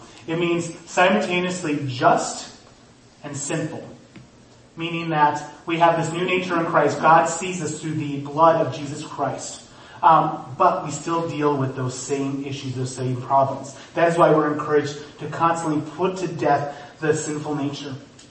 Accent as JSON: {"language": "English", "region": "North Dakota", "country": "United States", "said": "I was like from North Dakota, so I'm like, oh."}